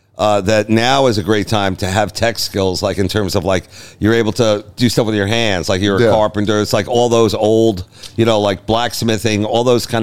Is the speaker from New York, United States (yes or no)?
yes; New York, United States; I'm from Long Island. That was everybody at least tried karate.